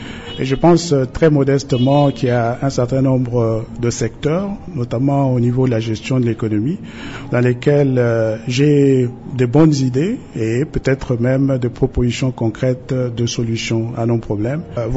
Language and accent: French; DR Congo; chez nous en République démocratique du Congo